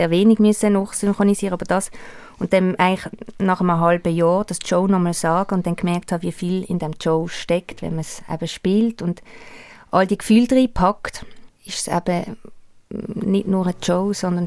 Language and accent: German; Basel, Basel-Stadt, Switzerland; Und ich selber als Baslerin eher auch schnell schwätze